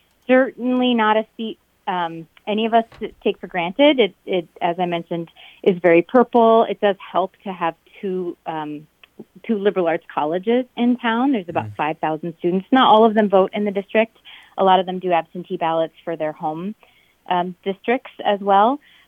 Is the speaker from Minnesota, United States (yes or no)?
yes; Rochester, Minnesota, United States; now in Northfield, United States; I currently live in Northfield, Minnesota. I grew up in Rochester and went to college in Northfield